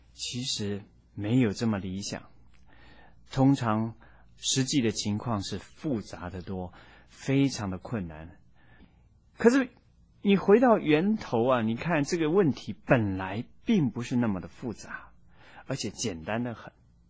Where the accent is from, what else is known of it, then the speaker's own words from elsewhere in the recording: China; 我们中国人常说天妒英才